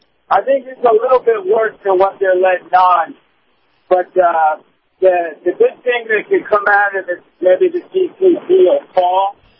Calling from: Daytona Beach, Florida, United States; I'm on I'm Daytona, Matt.

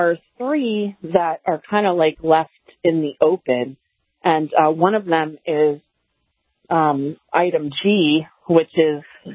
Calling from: Delaware, United States; I'm calling from Delaware.

